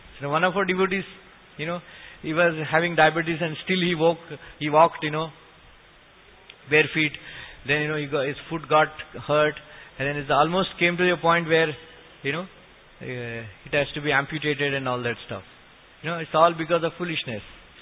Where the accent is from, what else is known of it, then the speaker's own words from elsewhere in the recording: Visakhapatnam, Andhra Pradesh, India; because I am from Vishakhapatnam.